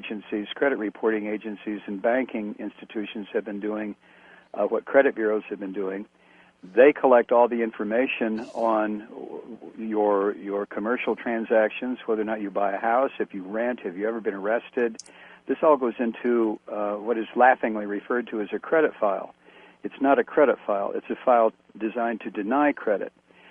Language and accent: English; Toledo, Ohio, United States; moved away as an adult; now in Atlanta, United States; I was brought up in Ohio and spent up until I was about 21 in the Toledo area, and then moved south as a distribution person for Look magazine, and stayed in the South. I've been in the South for about 45 years now.